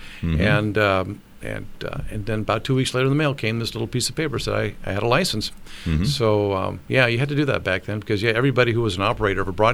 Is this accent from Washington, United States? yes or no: yes; Seattle, Washington, United States; And growing up in Seattle, in my case, you know, I thought we had some great stations there.